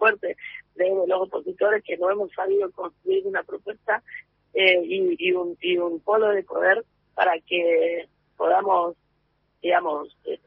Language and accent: Spanish; Jujuy, Argentina; desde La Quiaca les mando, yo soy de Jujuy